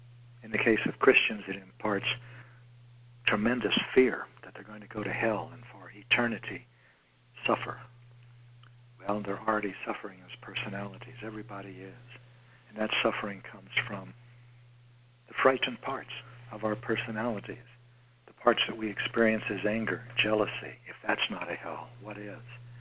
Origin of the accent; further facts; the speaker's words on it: United States; because I'm American and because I'm most familiar with the American form of government, I'll refer to that.